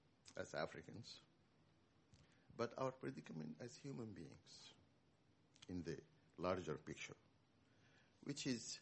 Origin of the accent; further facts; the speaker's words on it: Sudan; moved away; Originally, I'm from Sudan, by the way, been in exile since 73.